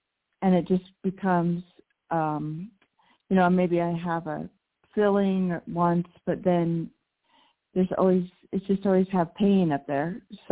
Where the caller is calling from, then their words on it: Mexico; from Mexico.